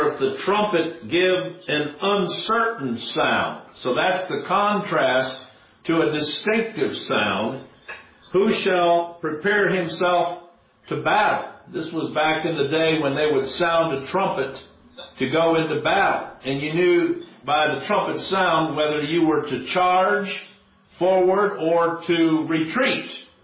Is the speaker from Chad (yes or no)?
yes; Chad; I remember growing up in Chad, Africa, waking up to the sound of talking drums.